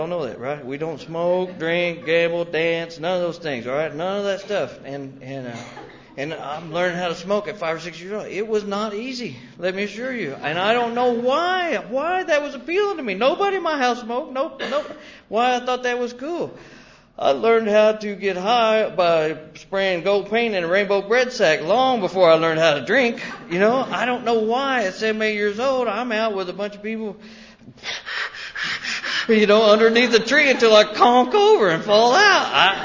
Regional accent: Shawnee, Oklahoma, United States; stand on a porch where I live today and look down the road a mile and see where I was born. I mean, I was born right there in Shawnee. I've not ventured that far away

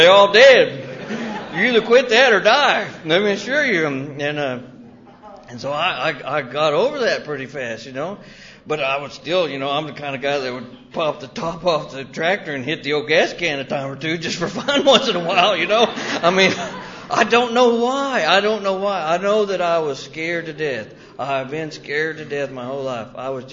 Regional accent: Shawnee, Oklahoma, United States; stand on a porch where I live today and look down the road a mile and see where I was born. I mean, I was born right there in Shawnee. I've not ventured that far away

